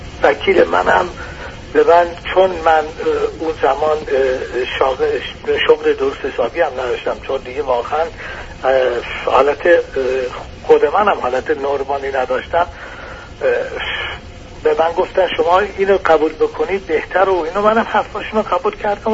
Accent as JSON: {"language": "Persian", "country": "Iran", "also_born_or_lived": "Italy", "moved": "yes", "lives_now": "Germany", "said": "40 سال پیش، سال 58-59 من از ایران اومدم بیرون. حدود 20 و چند سال در ایتالیا زندگی کردم. به علت فشار اقتصادی که وارد ایتالیا شد، سال 2000 به آلمان نقل انتقال دادم."}